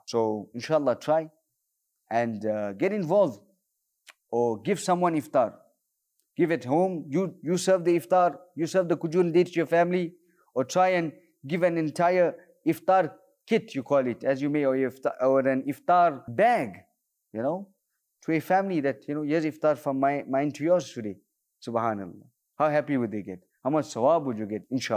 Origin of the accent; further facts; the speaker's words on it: South Africa; Like I'm from South Africa